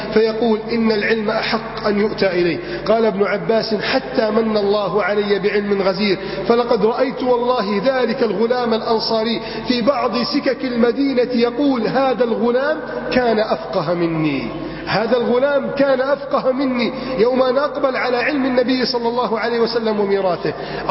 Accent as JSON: {"language": "Arabic", "country": "Egypt"}